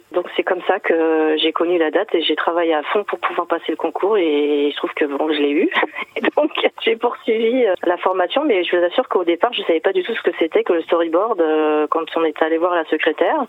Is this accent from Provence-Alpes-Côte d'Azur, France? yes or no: no; Paris, Île-de-France, France; now in Le Mans, France; Je viens comme Hugues de Montmartre à l'origine et nous avons découvert que nous étions tous les deux arrivés au Mans il y a une dizaine d'années.